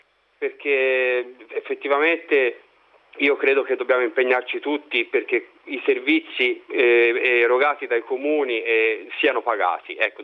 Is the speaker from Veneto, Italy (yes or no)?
no; Tuscany, Italy; Insomma, io da toscano.